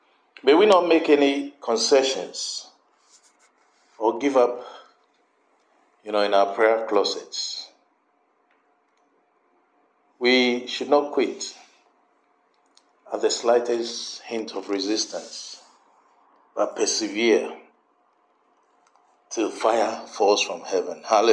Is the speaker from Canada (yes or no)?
no; Ghana; moved away as an adult; now in United Kingdom; Originally, I come from Ghana. Those who do not know, Ghana in West Africa. You know, I've been here for Next year will be 40 years that I've been in the UK.